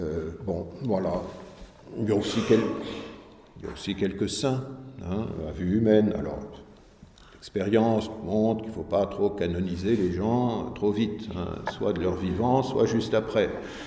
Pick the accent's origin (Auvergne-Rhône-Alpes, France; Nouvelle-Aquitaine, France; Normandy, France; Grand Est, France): Auvergne-Rhône-Alpes, France; je suis savoyard